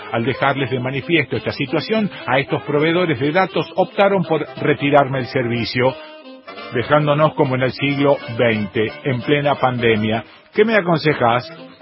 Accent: Alvear, Santa Fe, Argentina; Somos de Alvear, zona R, pero R de rural. De oficio soy mozo

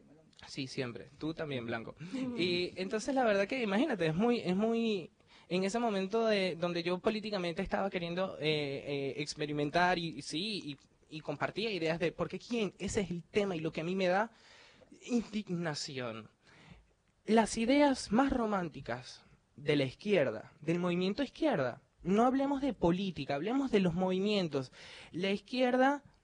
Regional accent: Venezuela; nosotros los venezolanos siempre fuimos famosos de ser receptores de extranjeros

